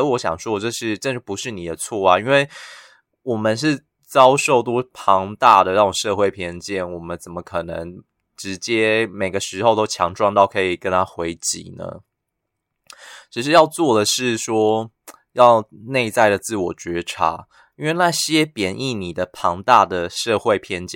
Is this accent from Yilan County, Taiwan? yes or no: no; Yunlin County, Taiwan; 然后是一个我是云林人被歧视的经验